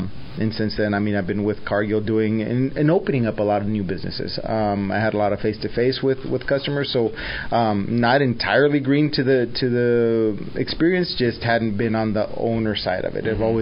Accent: Texas, United States; So I'm a transfer from Texas originally.

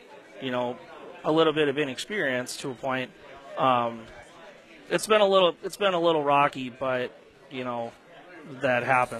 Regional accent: Sheboygan, Wisconsin, United States; I'm from Sheboygan, so it's only, you know, 1 hour and 10 minutes.

